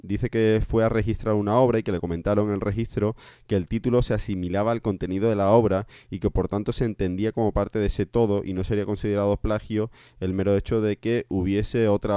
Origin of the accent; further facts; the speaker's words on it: Cádiz, Andalusia, Spain; además de mi tierra, de Cádiz.